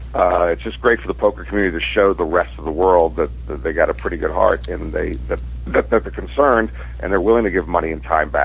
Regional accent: East Coast, United States; I am on the West Coast, and I have been on West Coast time even when I grew up on the East Coast.

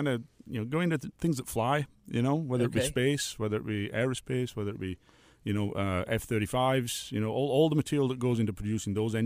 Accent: England, United Kingdom; made in America, but I'm from England.

